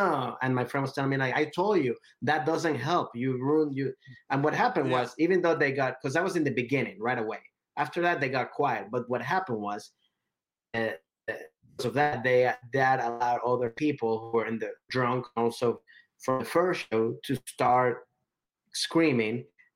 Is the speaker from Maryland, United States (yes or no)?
yes; Bethesda, Maryland, United States; I grew up in Bethesda